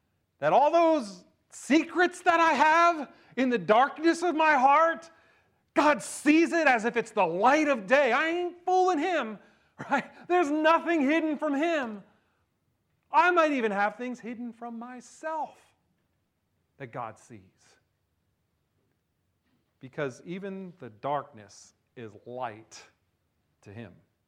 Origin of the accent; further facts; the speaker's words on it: New Jersey, United States; Happened a lot where I grew up in New Jersey, because when you saw those searchlights, it was telling you that there was something going on, right?